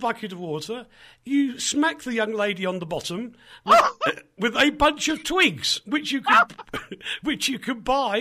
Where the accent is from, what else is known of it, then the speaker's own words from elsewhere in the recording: South East England, United Kingdom; Let's get it right. I'm from the home counties.